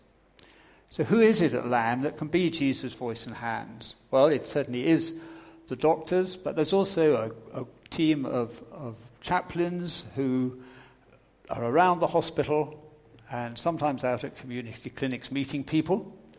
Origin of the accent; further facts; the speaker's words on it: Southampton, South East England, United Kingdom; I come from Southampton.